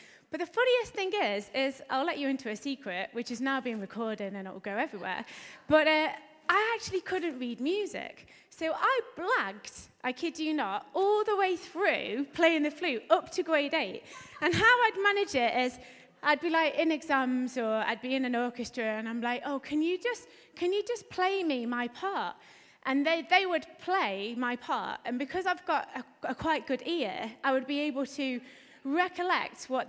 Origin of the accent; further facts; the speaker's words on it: East Midlands, United Kingdom; now in Paisley, United Kingdom; As you can tell, I'm not Scottish. I'm definitely not Scottish, and I've not picked up the accent just yet. I'm from Derbyshire originally.